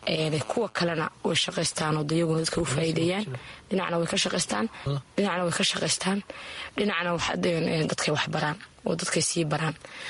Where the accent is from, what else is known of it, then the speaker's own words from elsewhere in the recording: Sool, Somalia; arkay baahiyaha ka jira gobolka Sool, saasaan ugu talagalay inaan dadkayga uga faa'iideeyo, anaan ka faa'iideysto horumar ahaan aan gobolkayga ku soo kordhiyo